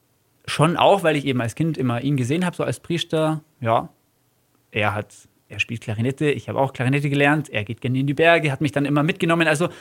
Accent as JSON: {"language": "German", "town": "Türkheim", "region": "Bavaria", "country": "Germany", "tie": "born or raised there", "said": "Also in Türkheim bin ich aufgewachsen."}